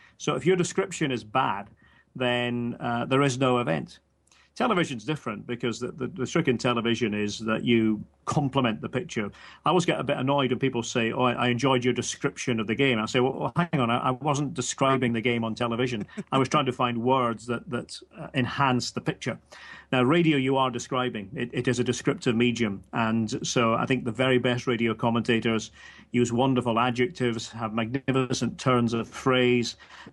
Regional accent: Scotland, United Kingdom; I can say, for example, as a Scot, that for many World Cups and European Championships, English commentators would cover Scottish games for a Scottish audience.

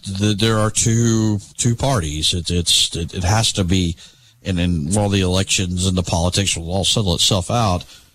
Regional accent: Pelham, Alabama, United States; But I grew up in Pelham.

